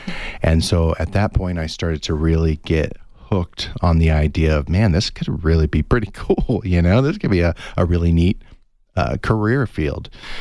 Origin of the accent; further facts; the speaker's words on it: Louisiana, United States; born there; I mean, I was born in Louisiana and never lived there, you know?